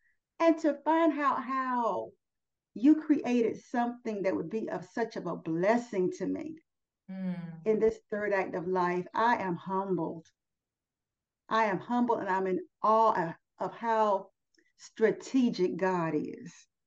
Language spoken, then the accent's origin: English; United States; being that I'm an American.